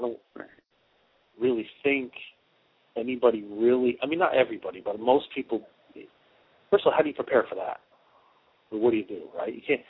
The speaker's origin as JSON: {"language": "English", "region": "New Jersey", "country": "United States", "tie": "born or raised there", "lives_now": "California, United States", "said": "I was, you know, born and raised in Jersey, as you know, for 32 years, and now I'm out in California"}